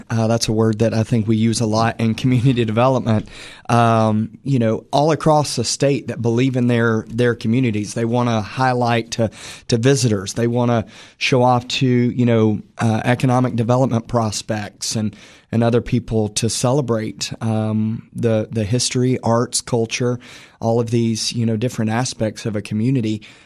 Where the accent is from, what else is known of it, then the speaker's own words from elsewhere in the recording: Cookeville, Tennessee, United States; Growing up in Cookeville, not thinking about